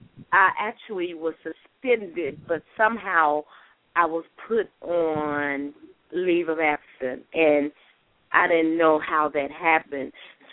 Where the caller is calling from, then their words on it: Tennessee, United States; calling from Tennessee.